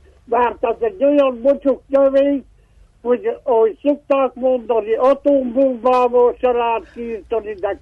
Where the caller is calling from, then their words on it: Miercurea Ciuc, Harghita, Romania; Én Csíkszeredából vagyok.